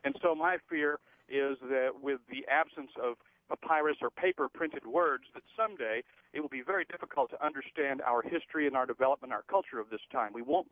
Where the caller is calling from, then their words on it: Indianapolis, Indiana, United States; from Indianapolis